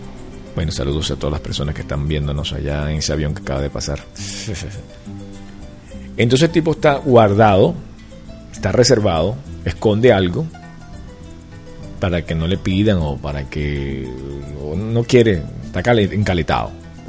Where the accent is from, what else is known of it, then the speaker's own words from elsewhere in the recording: Venezuela; Te voy a hablar como venezolano